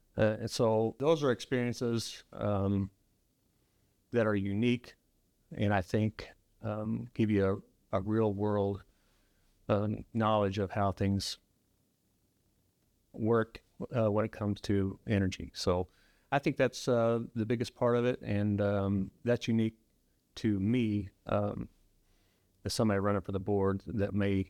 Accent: Huntsville, Missouri, United States; I'm originally from Huntsville, Missouri. I've been in Missouri my entire life.

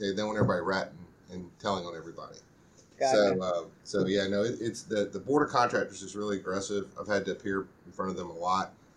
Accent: Mississippi, United States; Well, I wasn't born there, but here my whole life other than birth. So, grew up in South Mississippi, went to Ole Miss Law School, and then, have been in the Jackson area for probably 20 years.

